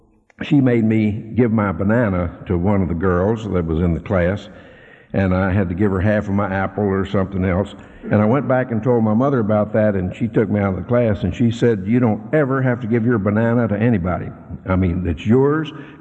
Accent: Fort Worth, Texas, United States; I grew up in the Depression, the big Depression in the 30s. And we were one of the first people in Fort Worth to get an electric refrigerator.

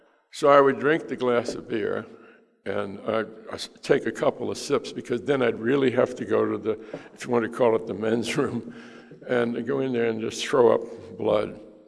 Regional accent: New York City, New York, United States; I'm an Irish Catholic from New York City

